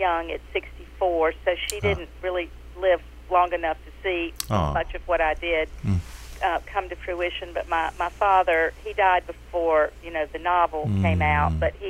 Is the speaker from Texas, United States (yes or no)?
no; Lancaster, South Carolina, United States; folks from my hometown have, you know, made comments in Bells for Eli, oh, this has got to be like Lancaster.